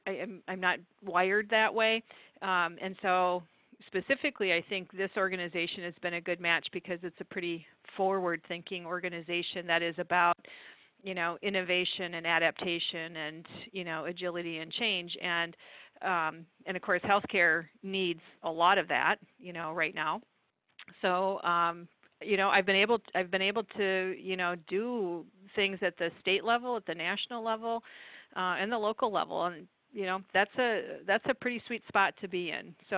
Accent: North Dakota, United States; I'm originally from North Dakota, so upper Midwest person, and, you know, love what I do.

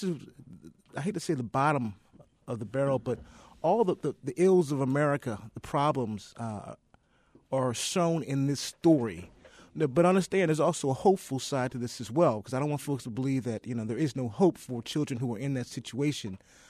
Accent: Baltimore, Maryland, United States; I'm from West Baltimore. When I drive up and down Pennsylvania Avenue, I don't, you know, I'm 45, so I don't remember those days.

